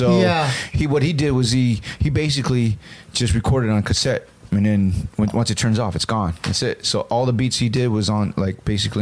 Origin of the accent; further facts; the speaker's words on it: Cerritos, California, United States; I grew up in Cerritos, so there was a big Filipino American community there, along with a lot of Asian.